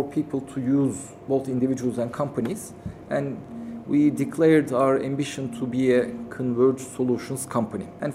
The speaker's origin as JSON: {"language": "English", "country": "Turkey", "second_language": "English", "lives_now": "Malaysia", "said": "I mean, I'm coming from Turkey. We are quite homogeneous. So when I came here, I never felt as a foreigner because so much diversity."}